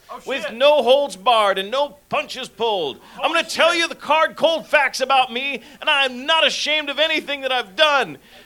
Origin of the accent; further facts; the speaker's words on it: Kankakee, Illinois, United States; I grew up in Kankanee, Illinois. They did not have a kindergarten, so I went straight to first grade.